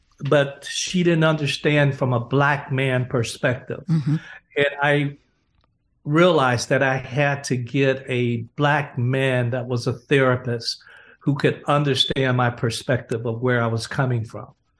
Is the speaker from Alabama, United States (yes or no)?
yes; Gaston, Alabama, United States; We're talking 1952 is when I was born in Gaston. So we're talking the era of George Wallace, stark segregationist.